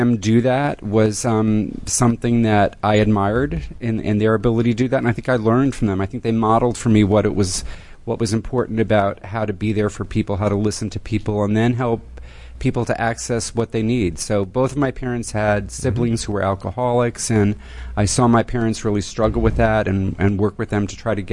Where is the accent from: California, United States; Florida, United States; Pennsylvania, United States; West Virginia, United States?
Pennsylvania, United States; Pottsville; Originally from Pottsville, Pennsylvania.